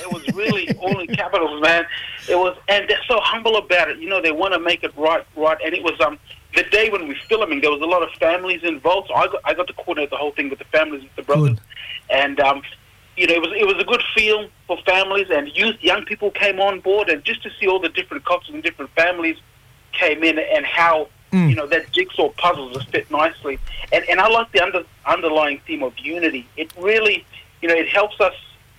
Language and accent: English; Queensland, Australia; now in Townsville, Australia; I'm from Torres Strait, mum's from Murray Island, Zagreb Comet Pride, and dad's from Mabiog in the Western Torres Strait, which is Wagadugum.